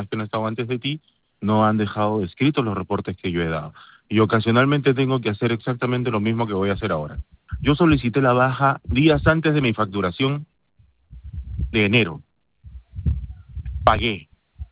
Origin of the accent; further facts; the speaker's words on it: Peru; now in Chile; Yo estoy en Chile. Soy peruano, vivo hace un montón de años acá.